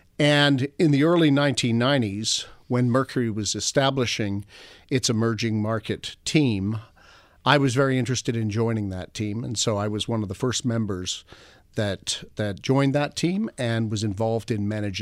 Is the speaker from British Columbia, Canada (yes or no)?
no; Toronto, Ontario, Canada; born there; I was born in Toronto